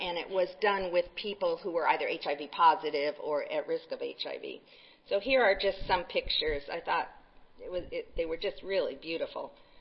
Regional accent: Houston, Texas, United States; I'm from Houston, and I know that we have some projects there

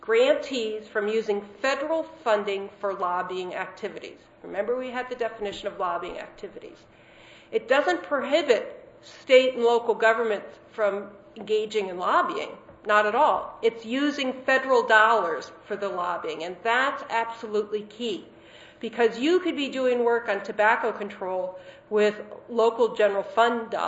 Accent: California, United States; in my home state of California

